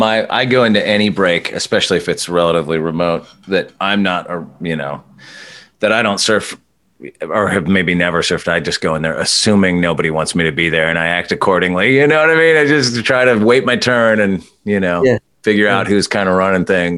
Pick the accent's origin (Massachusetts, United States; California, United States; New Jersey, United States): California, United States; Santa Barbara; I actually, you know, I grew up in Santa Barbara, and I had never surfed.